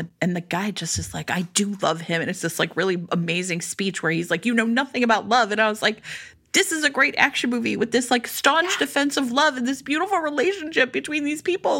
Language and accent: English; United States; We were raised in America.